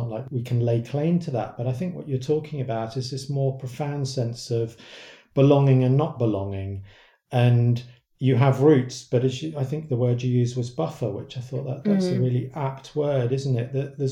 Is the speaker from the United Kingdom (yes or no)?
yes; United Kingdom; being a British kid from a town where I didn't even think there was an ice rink, frankly, I didn't know the faintest thing about ice hockey, and I couldn't skate.